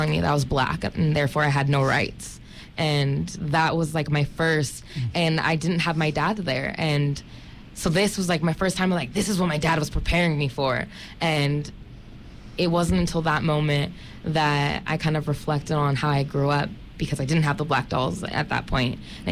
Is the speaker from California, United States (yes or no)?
yes; California, United States; I've always lived in a rural area. I grew up in Sonoma County, and when I grew up in Sonoma, I went to elementary school there, Head Start.